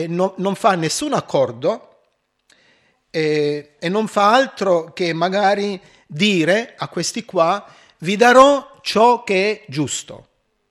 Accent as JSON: {"language": "Italian", "town": "Nardò", "region": "Apulia", "country": "Italy", "said": "e tuttora anche al mio paese, a Nardò, provincia di Lecce, esiste ancora questo"}